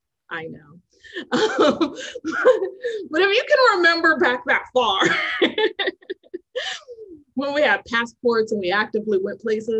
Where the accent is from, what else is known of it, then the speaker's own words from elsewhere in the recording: California, United States; growing up in the Bay Area is a very international place.